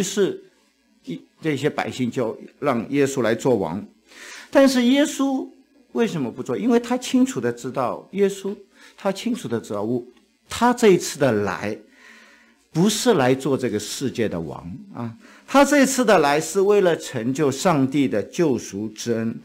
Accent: China; now in Canada; 我们中国人啊，我们在中国的时候我们怕当官的

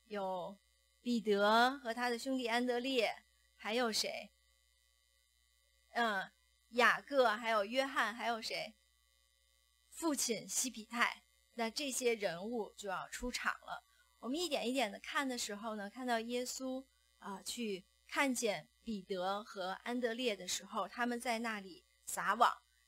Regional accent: Beijing, China; 我们尤其是这个我们北京人哈，你吃东西是讲究的，很讲究

